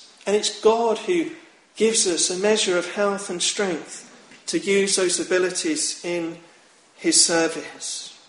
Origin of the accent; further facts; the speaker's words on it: England, United Kingdom; As proud English people, we don't very independently much